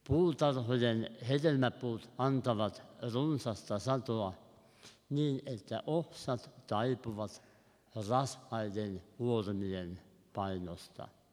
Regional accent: Valkeakoski, Pirkanmaa, Finland; ja tulen Valheakoskelta Sääsmäen seurakunnasta.

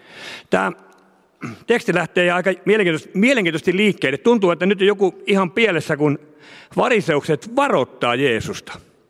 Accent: Viiala, Pirkanmaa, Finland; Mä oon kotoisin, tai asun Viialassa. Se on Akata ja Akata on myöskin Toijala.

